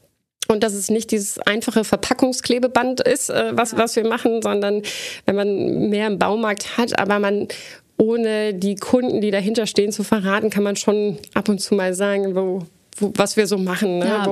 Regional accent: North Rhine-Westphalia, Germany; Ich muss ja jetzt die Chance nutzen im Mittelrheintal. Und ich bin ja auch als gebürtige Münsterländerin, ich bin kleben geblieben.

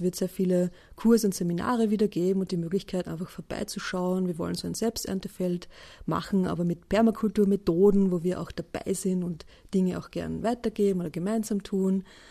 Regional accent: Styria, Austria; Erstens bin ich in der Steiermark aufgewachsen mit einem großen Garten

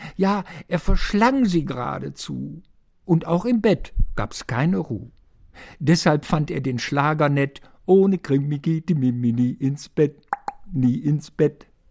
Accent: Badenstedt, Lower Saxony, Germany; ich komme eigentlich aus Badenstedt

